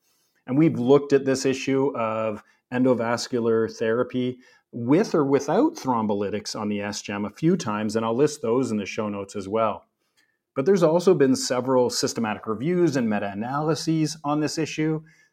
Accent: Canada; you know, I'm Canadian, eh?

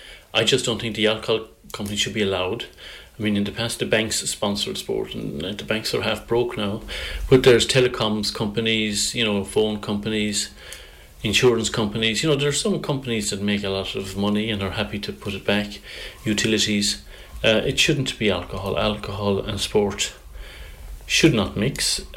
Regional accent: Ireland; we're all Irish people who believe something needs to be done about our alcohol problem.

